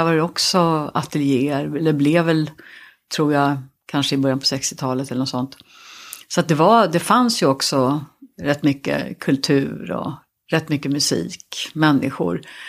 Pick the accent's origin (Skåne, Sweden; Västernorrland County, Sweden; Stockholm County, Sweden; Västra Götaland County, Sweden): Stockholm County, Sweden; Stockholm; Jag växte upp på Söder. Vi befinner oss ju på Söder nu med, men jag har bara lämnat Söder en gång rent fysiskt som boendeplats. Men jag är född på Gotlandsgatan.